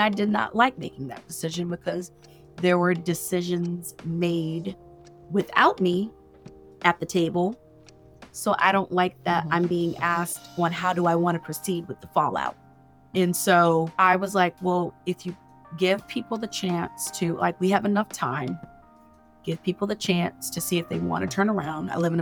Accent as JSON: {"language": "English", "region": "the South", "country": "United States", "said": "I'm a Southerner, so I have to go see the people who's going to be hosting me"}